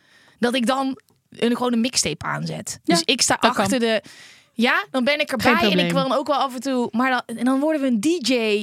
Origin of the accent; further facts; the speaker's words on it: North Brabant, Netherlands; Maar ik kom wel uit Brabant.